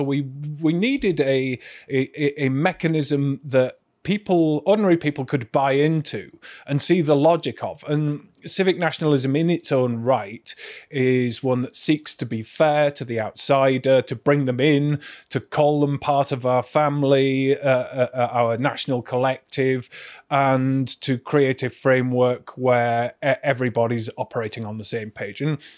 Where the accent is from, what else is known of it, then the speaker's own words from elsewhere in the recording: Bradford, Yorkshire and the Humber, United Kingdom; growing up in Bradford